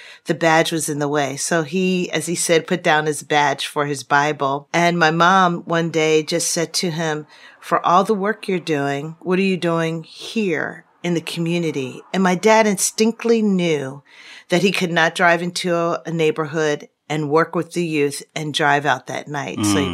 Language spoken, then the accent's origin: English; Philadelphia, Pennsylvania, United States; I am from Philly.